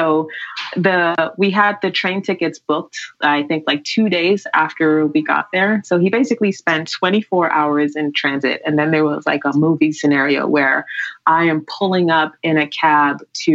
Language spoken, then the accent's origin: English; Guyana; now in Brooklyn, United States; growing up in Guyana was incredible.